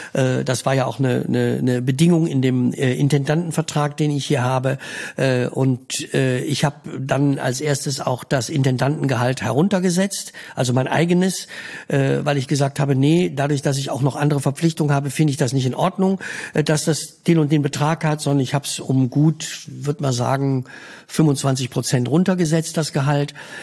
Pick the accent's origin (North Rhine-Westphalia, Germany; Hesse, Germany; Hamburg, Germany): North Rhine-Westphalia, Germany; Düsseldorf; als Rheinländer, als Düsseldorfer, ich wohne in Düsseldorf am Rhein.